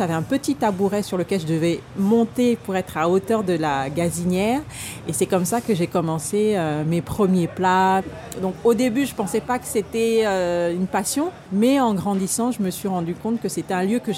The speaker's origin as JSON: {"language": "French", "country": "Gabon", "tie": "born or raised there", "said": "j'ai grandi au Gabon."}